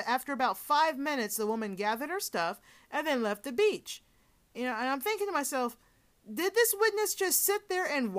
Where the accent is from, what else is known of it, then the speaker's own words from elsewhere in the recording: Georgia, United States; This one happened in my home state of Georgia.